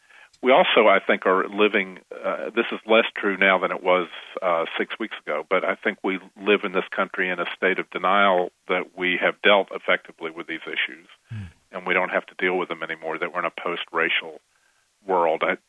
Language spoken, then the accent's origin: English; the South, United States; I'm a Southerner, and I am aware of how racial prejudice is part of the air that I breathed growing up.